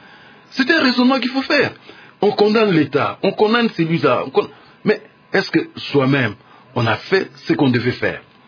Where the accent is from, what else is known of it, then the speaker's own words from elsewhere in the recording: DR Congo; Chez nous, en République démocratique du Congo, nous n'avons pas ces droits-là.